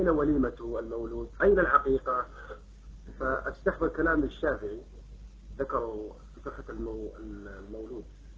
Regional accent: Jeddah, Makkah Province, Saudi Arabia; عندنا في جدة، بل في المملكة العربية السعودية عموما

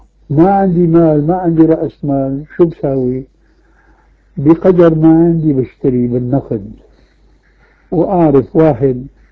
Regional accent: Syria; عندنا في سوريا

